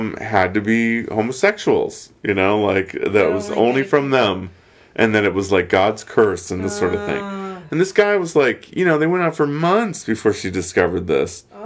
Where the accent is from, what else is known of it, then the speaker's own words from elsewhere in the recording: Virginia, United States; I'm from Virginia. Like I went to JMU